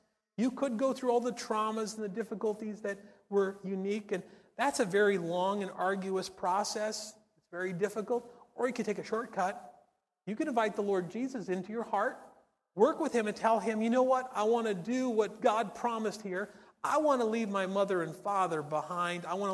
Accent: Canada; born there; She was born in Russia. I was born in Canada. She speaks Russian. I speak Canadian.

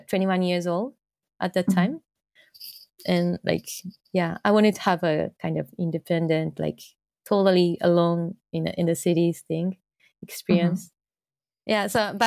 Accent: Hadano, Kanagawa, Japan; City called Hadano in Kanagawa Prefecture. So it's not that big city, so, and it's about 1 hour and a half from like Tokyo. And when I was a kid, there was really nothing, like, you know, all the country yards and forests

